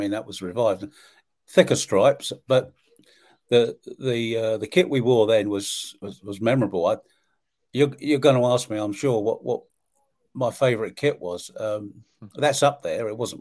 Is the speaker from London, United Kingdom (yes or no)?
yes; London, United Kingdom; I grew up in South London